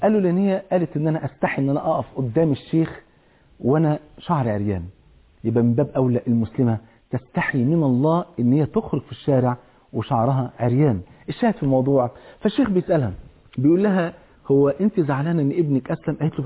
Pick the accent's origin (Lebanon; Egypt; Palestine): Egypt; عندنا في مصر